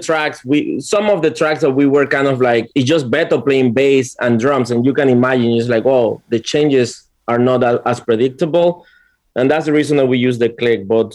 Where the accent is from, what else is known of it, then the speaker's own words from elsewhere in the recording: Panama; I'm born and raised in Panama.